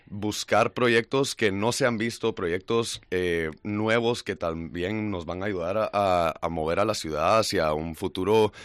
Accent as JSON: {"language": "Spanish", "country": "Guatemala", "moved": "as an adult", "lives_now": "Santander, Spain", "said": "Yo soy de Guatemala."}